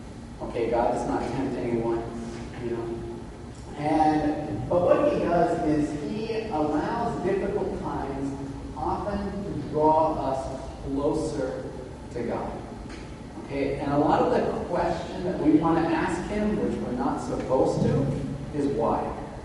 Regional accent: Australia; well, I'm Australian, which I am, but I'm Australian.

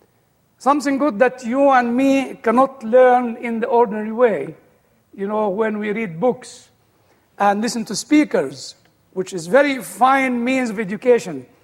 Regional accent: Cairo, Cairo Governorate, Egypt; Well, as you heard, I grew up in Egypt, born in Cairo.

